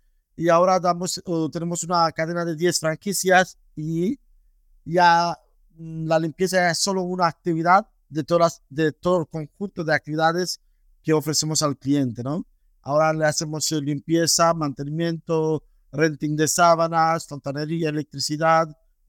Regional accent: Romania; now in Barcelona, Spain; Yo vivo en España, Barcelona, ¿no? Como te conté, pero soy de Rumanía, de un pueblo muy remoto.

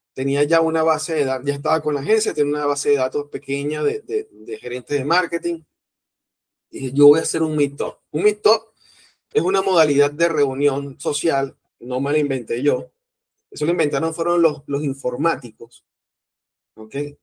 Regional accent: Barquisimeto, Lara, Venezuela; also born or lived in Margarita; Yo estuve viviendo, yo soy de acá de Barquisimeto, pero estuve viviendo como casi 6 años en Margarita. Regreso en el 2014

